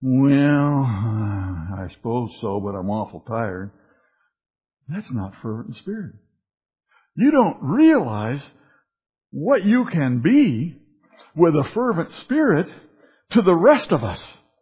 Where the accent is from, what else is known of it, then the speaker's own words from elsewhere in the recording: Wisconsin, United States; When I was in Vietnam, I was a lieutenant from Wisconsin.